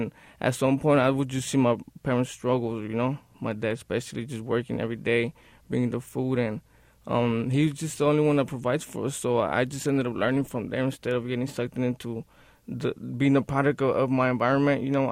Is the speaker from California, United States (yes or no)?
yes; Pacoima, California, United States; I grew up in Pacoima, right there. I moved a couple times, but I'm staying right now right there in the San Fernando Gardens in Pacoima.